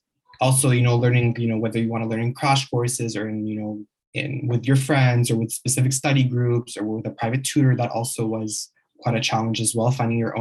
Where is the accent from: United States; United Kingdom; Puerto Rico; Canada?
Canada; Montreal, Quebec; also born or lived in Egypt; I was born in Montreal, Canada, and briefly lived in Egypt for about 7 years. I completed high school in Sejep University in Montreal. My mother is Moroccan and my dad is Egyptian.